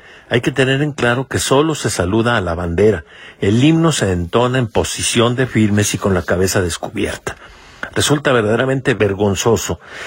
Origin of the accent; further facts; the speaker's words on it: Mexico; la historia de la bandera nacional es una historia interesante y que a todos nos incumbe como mexicanos.